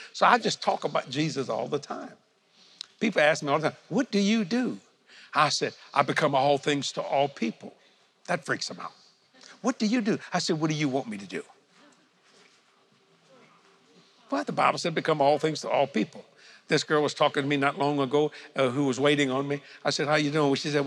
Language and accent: English; Louisiana, United States; I hate that when I travel over, they know I'm a Cajun.